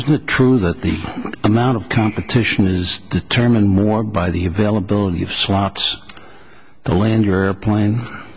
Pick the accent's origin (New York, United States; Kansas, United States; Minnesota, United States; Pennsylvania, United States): New York, United States; I'm from New York. I can't talk this Western stuff, all right?